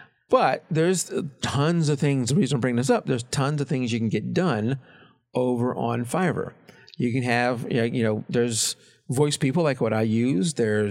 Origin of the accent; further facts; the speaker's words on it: Louisiana, United States; Well, I'm from Louisiana, so Louisiana.